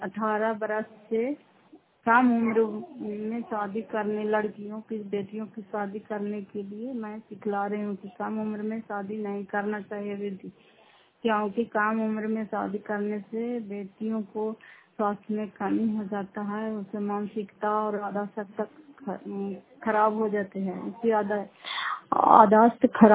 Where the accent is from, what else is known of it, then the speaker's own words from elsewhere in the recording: Fatehpur, Bihar, India; घर फतेहपुर पंचायत मकरौता जिला नालंदा करातकसा ब्लॉक की निवासी हूँ।